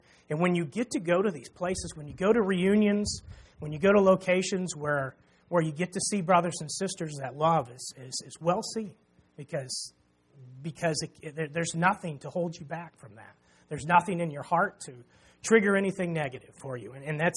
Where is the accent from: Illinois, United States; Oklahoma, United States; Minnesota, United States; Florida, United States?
Oklahoma, United States; I grew up in Oklahoma, and I'm used to I mean, it's been 20 years since I've been there, but it was very, very humid.